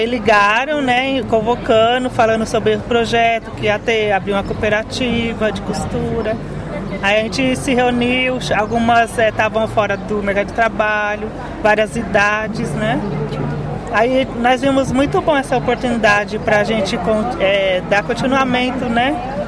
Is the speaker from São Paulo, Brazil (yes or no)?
yes; São Paulo, Brazil; nós somos da Zona Leste, estamos situados no São Jambeiro, fica em Guenazes.